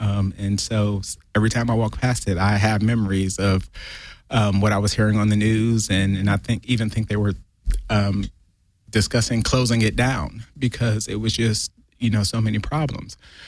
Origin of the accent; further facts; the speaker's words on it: Ohio, United States; And interestingly enough, I am from Northeast Ohio.